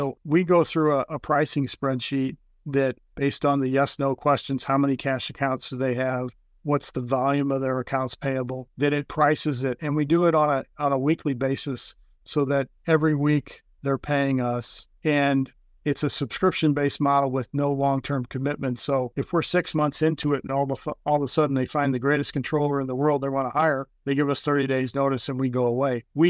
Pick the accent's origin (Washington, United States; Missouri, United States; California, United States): Missouri, United States; St. Louis; I know I'm from St. Louis, but I need a football team to root for, and the Chiefs are my team.